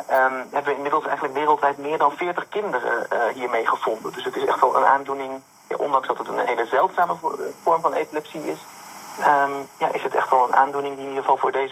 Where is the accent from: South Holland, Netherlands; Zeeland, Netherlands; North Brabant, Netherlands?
Zeeland, Netherlands; Ja, in ieder geval, ik ben opgegroeid op Noord-Beveland. En sinds een aantal jaren woon ik inderdaad op Schouwen-Duiveland.